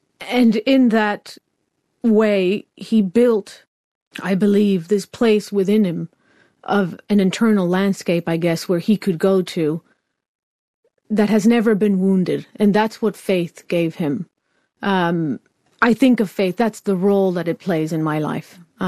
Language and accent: English; Venezuela; also born or lived in Miami / Israel; now in London, United Kingdom; I was born in Venezuela, lived there, lived in Miami, lived in Israel, in these sort of really hot, arid places.